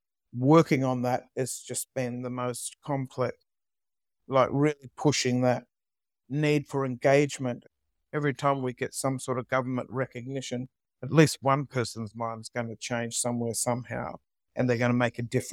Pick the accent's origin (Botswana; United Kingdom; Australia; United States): Australia; Sydney, New South Wales; also born or lived in Northern Rivers; my time growing up in Sydney, in Redfern, but also from a very Northern Rivers, New South Wales country town, coming to the city